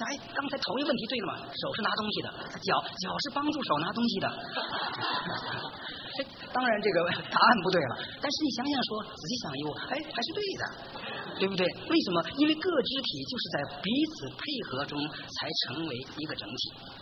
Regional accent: Beijing, China; 我们北京话叫姐们

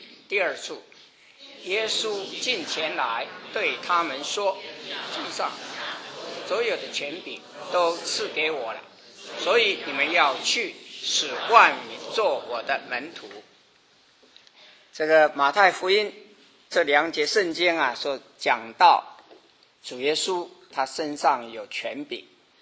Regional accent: China; 钱，你有钱，我们中国人就叫做什么财主啊？

